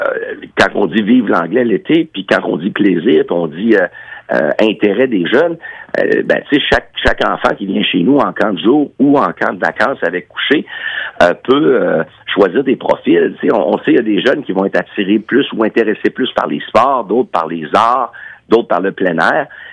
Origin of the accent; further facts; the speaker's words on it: Sydney, Nova Scotia, Canada; born there; Moi-même, je viens d'une autre province. Je suis né à Sydney, en Nouvelle-Écosse. Donc, je parle très bien français parce que très jeune, j'ai appris les deux langues.